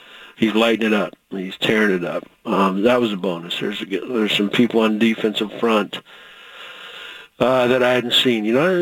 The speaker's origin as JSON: {"language": "English", "region": "the South", "country": "United States", "tie": "born or raised there", "said": "I mean, I grew up in the South, you know."}